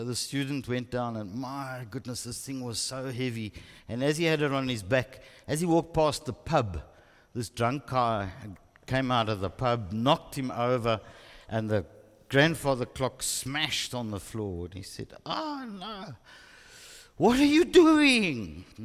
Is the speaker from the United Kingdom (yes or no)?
no; Springs, Gauteng, South Africa; I grew up in Springs. I suppose it shows.